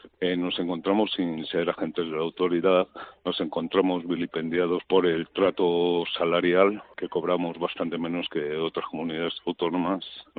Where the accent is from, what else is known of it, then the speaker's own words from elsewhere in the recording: Cuenca, Castilla-La Mancha, Spain; born there; Porque los dos nacimos en la misma semana y los dos nacimos en Cuenca.